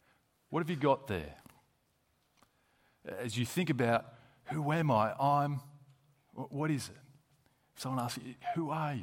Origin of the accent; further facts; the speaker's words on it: Australia; born there; first language English; It includes my place of birth and upbringing. I was born in Australia. I only ever spoke English.